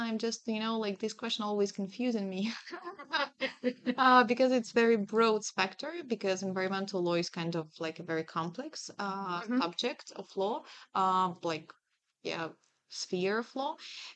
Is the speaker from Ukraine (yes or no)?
yes; Kharkiv, Kharkiv Oblast, Ukraine; English is a second language; And I am from Ukraine, obviously.